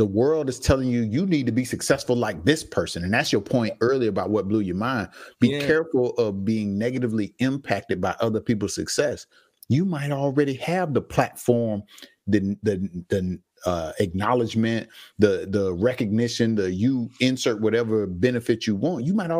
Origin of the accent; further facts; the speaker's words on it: Pine Hills, Florida, United States; Growing up in Pine Hills, I knew that there were certain corners where certain dudes was going to be standing there